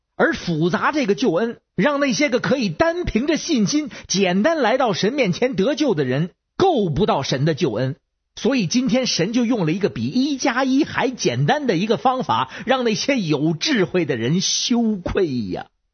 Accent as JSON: {"language": "Chinese", "region": "Beijing", "country": "China", "said": "我是北京的…"}